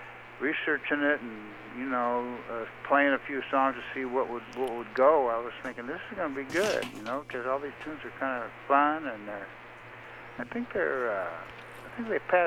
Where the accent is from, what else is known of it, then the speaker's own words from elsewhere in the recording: Santa Rosa, California, United States; So he's from my hometown of Santa Rosa, so I've known him quite a while.